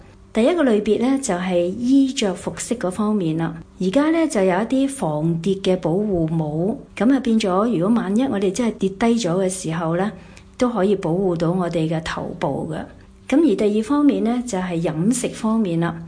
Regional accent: Hong Kong; 各位朋友大家好，我是香港的

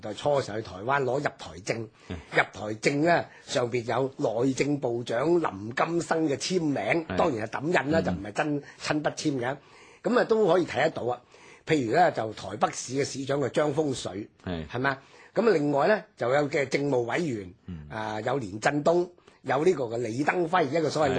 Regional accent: Guangdong, China; 所以我哋廣東人咧都稱謝東敏叫做咧係廣東姑爺嘅

